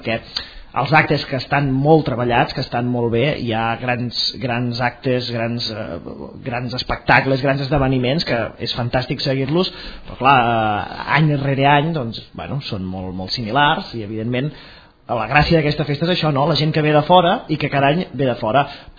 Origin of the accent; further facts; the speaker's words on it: L'Espluga de Francolí, Catalonia, Spain; Jo sóc de l'Espluga, però també hi participo